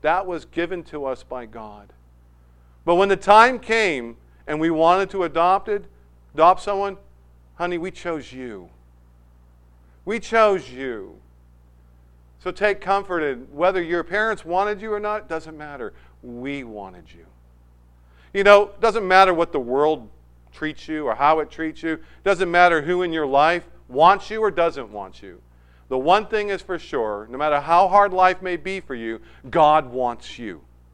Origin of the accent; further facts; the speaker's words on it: New England, United States; I remember years ago, growing up in New England, there was a guy who was in charge of the upper New England missions.